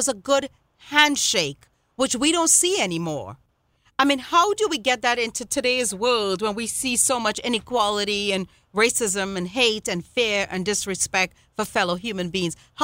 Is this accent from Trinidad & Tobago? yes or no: yes; Trinidad & Tobago; born there; moved away as an adult; Although I was born in Trinidad and Tobago, I never really enjoyed the island because I left when I was 19